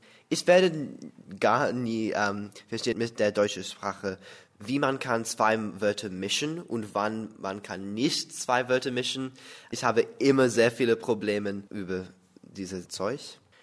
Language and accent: German; Toronto, Ontario, Canada; German is a second language; Ich komme aus Toronto in Kanada und ich bin im Jahr 1999 geboren. Ich lerne Deutsch, weil ich mag sehr viele Sprachen und ich mag Sprachen erlernen. Ich kann immer noch Englisch und auch ein bisschen Französisch.